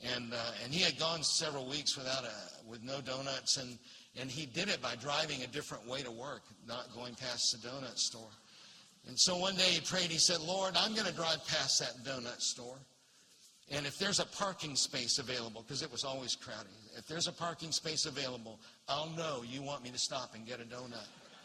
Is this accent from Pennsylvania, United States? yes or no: no; Florida, United States; I grew up in Central Florida when there were orange groves everywhere.